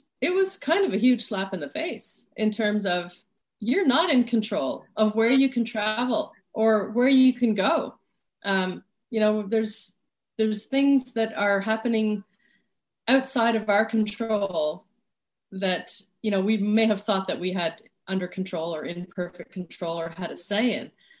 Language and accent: English; Canada; So being Canadian, I'm, you know, sort of naturally modest